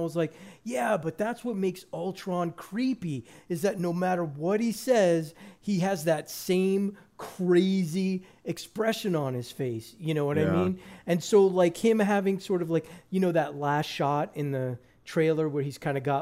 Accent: Leonia, New Jersey, United States; As long as they base it in my hometown, Leonia, New Jersey, then I'm all for it.

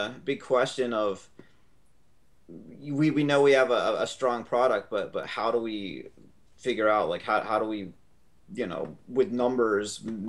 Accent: Atlantic City, New Jersey, United States; Why, you know, like, we're from Atlantic City, so that was

